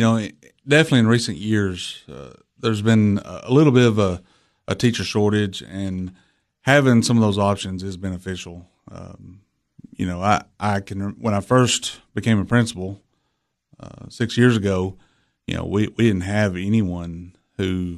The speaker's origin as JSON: {"language": "English", "region": "Tennessee", "country": "United States", "tie": "born or raised there", "said": "Well, actually, I grew up in Clay County. Graduated from the old high school in 1994."}